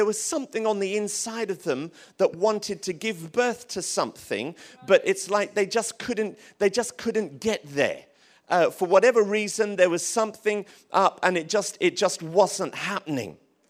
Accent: Tottenham, London, United Kingdom; I'm from Tottenham.

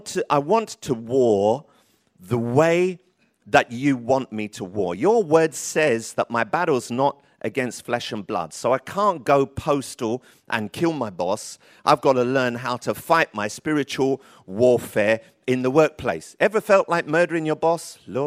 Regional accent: Tottenham, London, United Kingdom; I got rid of my weaponry that I used to have growing up in Tottenham.

